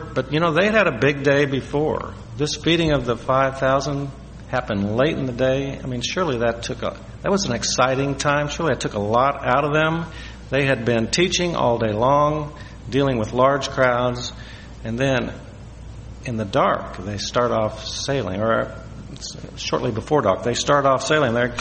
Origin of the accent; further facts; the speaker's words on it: Missouri, United States; You know, I'm from Missouri, where we had no sailing ships.